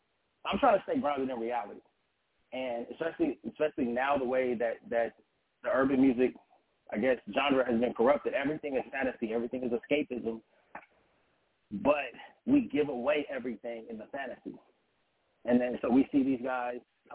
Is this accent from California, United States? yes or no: yes; Seven Trees, California, United States; That's just because Seven Trees, California, that's where I grew up. I grew up in Seven Trees, California.